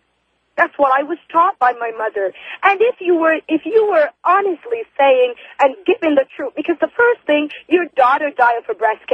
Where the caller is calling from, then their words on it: Toronto, Ontario, Canada; I'm calling in from Toronto